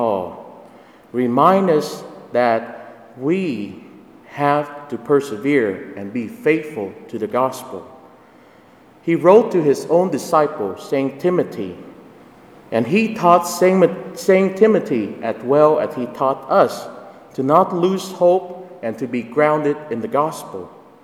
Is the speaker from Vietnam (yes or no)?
yes; Vietnam; English is a second language; moved away; I finally understand the lives of the priests that I used to know when I was growing up in Vietnam